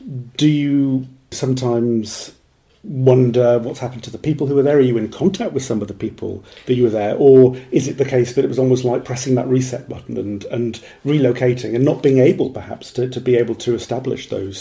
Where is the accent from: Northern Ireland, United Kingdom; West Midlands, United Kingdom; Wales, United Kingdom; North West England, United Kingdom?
Wales, United Kingdom; although I don't speak Welsh, I'm from Wales